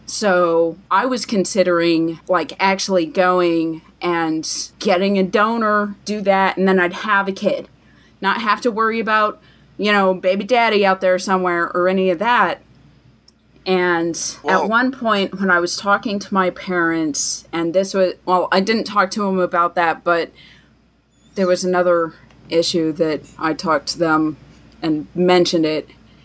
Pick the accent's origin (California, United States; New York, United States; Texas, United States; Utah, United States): Utah, United States; And so growing up in Utah, we're literally, what, like 50% in Salt Lake and like 70% in the rest of the state is Mormon.